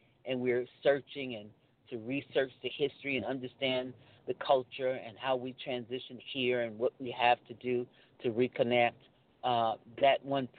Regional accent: Galveston, Texas, United States; Well, actually, I'm from Galveston Island. That's where I'm from.

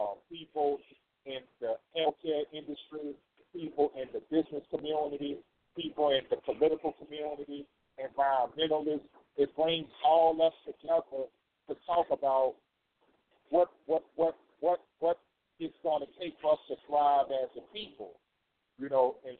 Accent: New Orleans, Louisiana, United States; Because as I recall, and I was raised in New Orleans, when I open up the door, you see light liquor stores and ballrooms on almost every corner.

